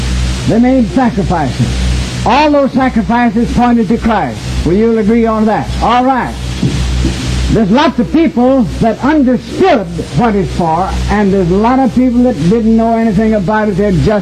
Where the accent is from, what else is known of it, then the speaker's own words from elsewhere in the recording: Conway, United States; I'd like to be stationed in Conway, my hometown, because there's so many people there that think I'm a reprobate.